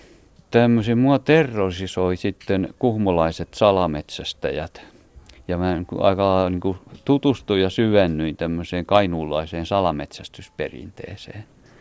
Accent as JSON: {"language": "Finnish", "town": "Seinäjoki", "region": "South Ostrobothnia", "country": "Finland", "said": "heti murteesta tunsin, koska olen itse kotoisin Seinäjoelta."}